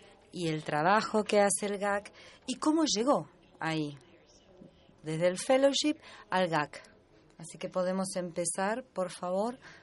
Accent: Romania; soy de Rumania.

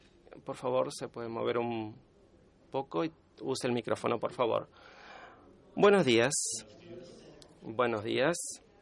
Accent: Canada; Soy canadiense, soy jubilado en una carrera de desarrollo internacional.

